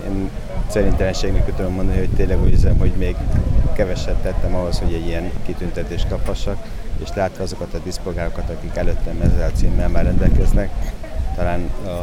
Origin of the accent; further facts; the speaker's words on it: Vas, Hungary; Én falusi fiú vagyok, Vas megyéből egy kis faluból, teljesen az osztrák határ mellett származom.